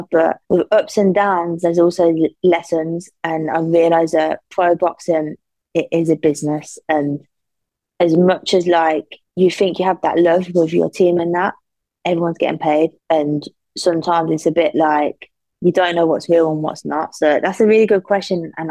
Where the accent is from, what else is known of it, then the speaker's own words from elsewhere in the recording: Northampton, East Midlands, United Kingdom; So I'm from Northampton, but I travel to Sheffield now